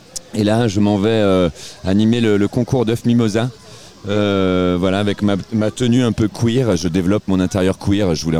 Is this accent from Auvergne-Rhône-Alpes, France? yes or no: yes; Lyon, Auvergne-Rhône-Alpes, France; Je viens de la Croix-Rousse, la terre de Guignol